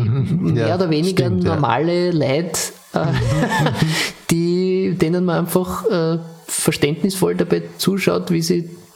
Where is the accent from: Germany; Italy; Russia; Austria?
Austria; wenn man als Österreicher die Zeit liest